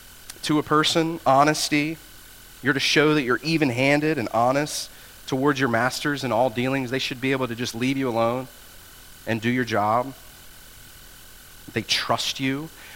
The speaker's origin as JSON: {"language": "English", "country": "United States", "said": "And again, speaking as an American, I don't like to hear this."}